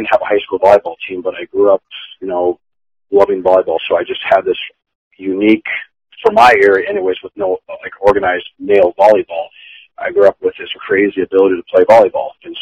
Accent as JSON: {"language": "English", "town": "Fargo", "region": "North Dakota", "country": "United States", "tie": "born or raised there", "said": "So I grew up in South Fargo, and in an area, it was government housing, so most of my friends were from various countries."}